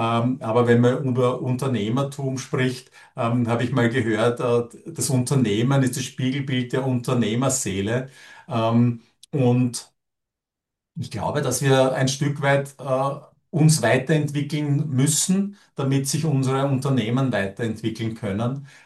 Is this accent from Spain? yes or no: no; Vienna, Austria; ich komme aus Österreich und aus Wien. Das merkt man an meiner Aussprache, an meinem Dialekt.